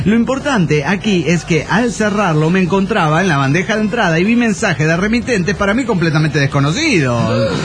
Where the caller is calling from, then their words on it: Mexico City, Mexico; de Distracciones del DF mexicano.